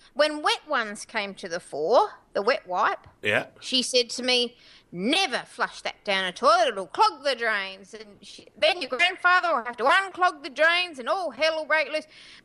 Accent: Australia; I don't know what the NHS is really as an Australian

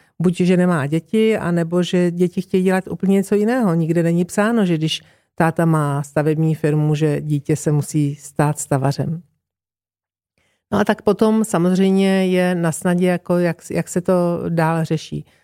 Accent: Velké Popovice, Central Bohemian Region, Czechia; já jsem vlastně pocházím z kraje od Velkých Popovic

